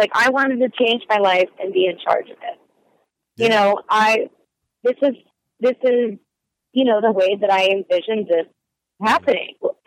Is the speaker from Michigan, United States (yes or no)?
no; Bismarck, North Dakota, United States; That's home, yeah. I grew up in Bismarck. My dad's the only person who's still kicking it there.